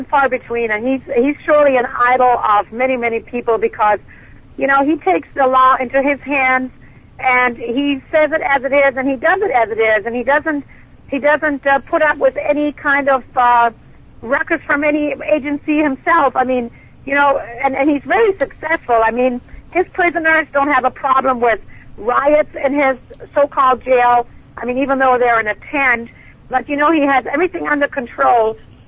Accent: Germany; now in United States; I became a citizen in 1999. I was born and raised in Germany

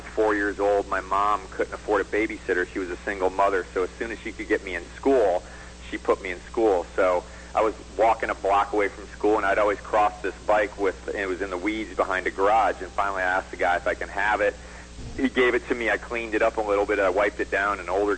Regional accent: United States; I was thinking to myself, I'm the American picker.

